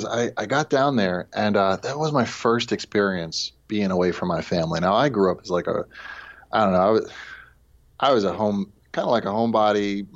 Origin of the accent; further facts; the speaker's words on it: Wilmington, Delaware, United States; So we grew up in Delaware.